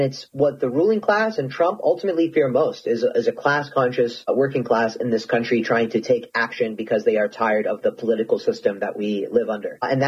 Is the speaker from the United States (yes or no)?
yes; United States; And as an American, but also just as a member of the human race, I'm terrified by what is happening.